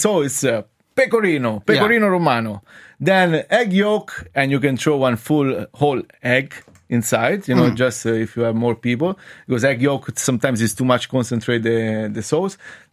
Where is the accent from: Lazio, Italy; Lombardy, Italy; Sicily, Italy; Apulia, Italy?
Lazio, Italy; Rome; English is a second language; and I'm from Rome, like literally like 15 minutes from Colosseum